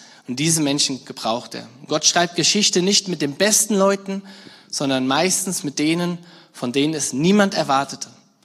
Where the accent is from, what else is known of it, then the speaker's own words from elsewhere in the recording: Rhineland-Palatinate, Germany; Ich komme aus der Nähe von Mainz und in einem Nachbarort, wo ich groß geworden bin